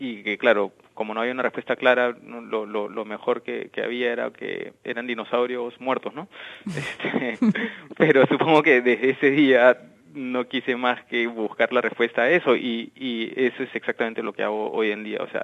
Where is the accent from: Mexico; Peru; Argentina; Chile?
Peru; Lima; also born or lived in Chaclacayo; Sí, totalmente limeño, aunque muy temprano nos fuimos a vivir fuera de Lima, bueno, a Chaclacayo, que a mí ahorita es Lima